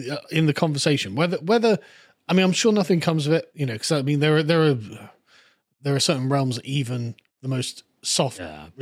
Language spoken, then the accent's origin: English; South West England, United Kingdom; I'm from the Southwest. We don't live in little terraced houses.